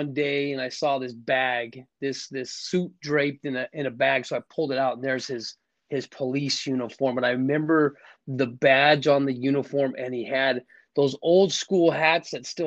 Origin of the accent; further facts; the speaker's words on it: Scottsdale, Arizona, United States; I'm from Scottsdale, Arizona, was raised in a good family, grew up always wanting to be a police officer.